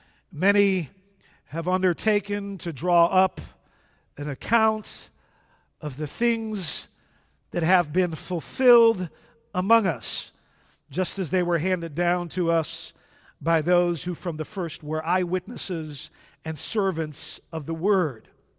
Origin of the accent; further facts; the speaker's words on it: The Hague, South Holland, Netherlands; In my hometown of The Hague, there are churches that have been abandoned by their members.